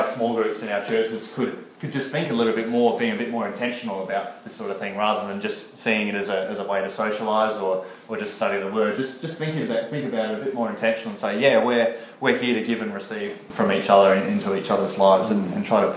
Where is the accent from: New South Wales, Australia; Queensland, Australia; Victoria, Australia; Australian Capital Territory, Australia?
Australian Capital Territory, Australia; Canberra; I come from Canberra, a lot of public servants, fairly well paid, fairly powerful as far as the world would see them